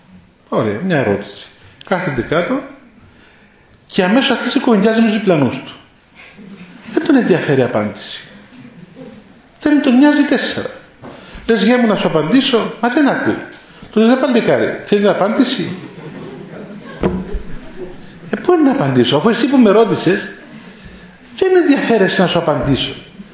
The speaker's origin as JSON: {"language": "Greek", "country": "Greece", "said": "Και επειδή είμαστε Έλληνες, έχουμε αυτή την ιστορία της επικοινωνίας"}